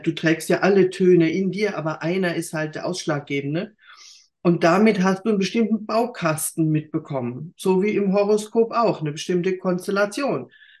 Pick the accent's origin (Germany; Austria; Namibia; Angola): Germany; Bavaria; aus so einem kleinen Dorf, wo ich herkomme, im tiefsten Franken, da wird man nicht Sängerin.